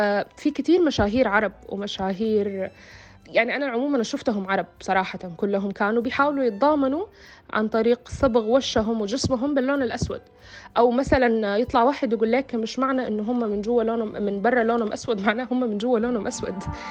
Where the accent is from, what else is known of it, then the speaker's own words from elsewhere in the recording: Sudan; أنا كسودانية أو كعربية سمراء البشرة أو سوداء البشرة